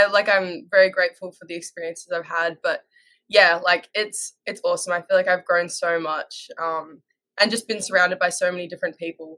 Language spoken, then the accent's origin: English; Australia; now in United States; I think we play, like, pretty positionless back home